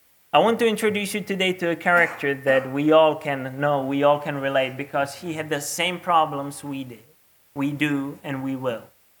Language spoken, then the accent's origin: English; Czechia; as you probably know from my name, I come from a weird country. I come from the Czech Republic, which is in the middle of Europe.